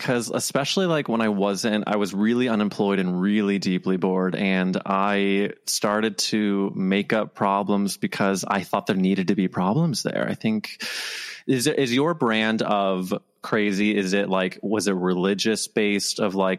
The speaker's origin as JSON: {"language": "English", "town": "St. Louis", "region": "Missouri", "country": "United States", "said": "Yes, and maybe because we're both from Missouri, there's kind of a kindred trauma there."}